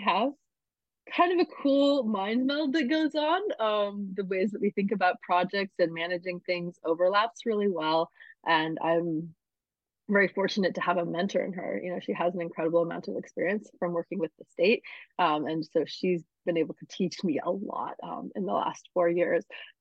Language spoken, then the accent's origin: English; Alaska, United States; also born or lived in New England; I grew up in Alaska. I've lived in New England for a long time, and New Mexico is something very, very, very different